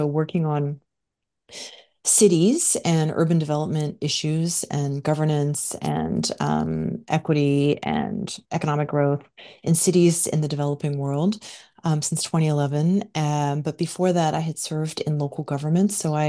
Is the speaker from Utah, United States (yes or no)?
no; San Francisco, California, United States; now in Washington, United States; I am also Filipino American and grew up in San Francisco, California, but I've been a DC resident for more than 20 years at this point.